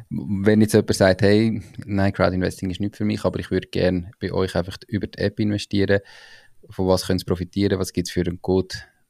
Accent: Aargau, Switzerland; auch natürlich so als Aargauer zu Aargauer

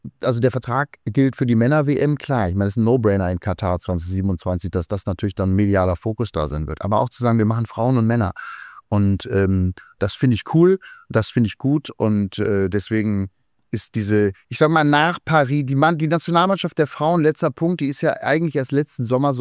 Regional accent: Hagen, North Rhine-Westphalia, Germany; Das ist in meiner Heimatstadt in Hagen schon in den 80ern und 90er Jahren gemacht worden.

